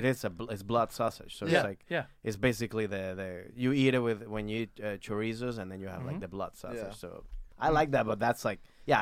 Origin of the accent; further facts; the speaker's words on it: Maryland, United States; I'm from Maryland.